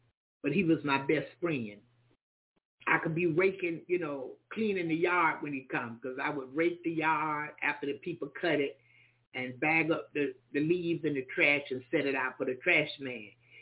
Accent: Jacksonville, Florida, United States; accent: country; I say, Jacksonville, I'm from Florida.

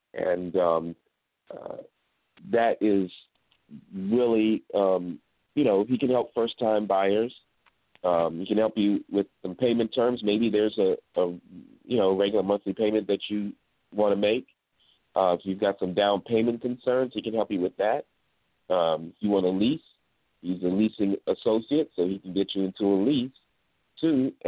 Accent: Bermuda; I was growing up in Bermuda back in the day, and we actually did have afternoon tea, you know, because Bermuda's a British island.

